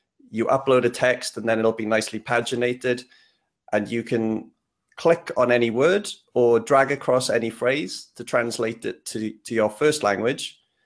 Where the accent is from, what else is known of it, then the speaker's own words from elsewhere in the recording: Wales, United Kingdom; I grew up in Wales, and I'm embarrassed to say I can't really speak Welsh, although I can understand a bit of it